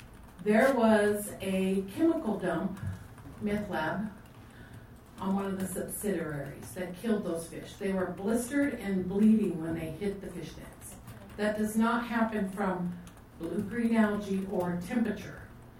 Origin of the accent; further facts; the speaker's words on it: Iron Gate, California, United States; from Iron Gate.